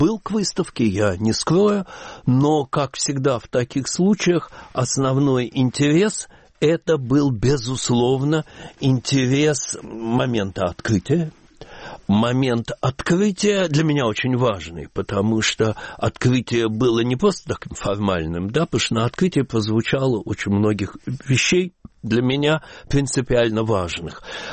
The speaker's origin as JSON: {"language": "Russian", "region": "Moscow", "country": "Russia", "said": "Я, как любой москвич, ну что для меня Санкт-Петербург?"}